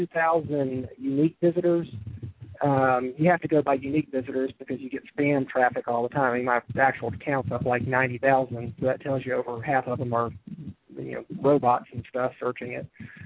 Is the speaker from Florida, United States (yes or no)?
yes; Florida, United States; I grew up in Florida but spent summers in North Carolina on my grandmother's farm in eastern North Carolina.